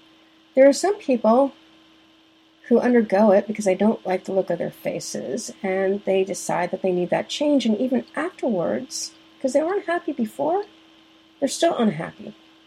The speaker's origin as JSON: {"language": "English", "town": "Mount Kisco", "region": "New York", "country": "United States", "tie": "born or raised there", "also_born_or_lived": "Boston", "said": "I was raised in Mount Kisco, New York, which is very close to Chappaqua. I went to the Chappaqua schools, and it was a very, very nice area."}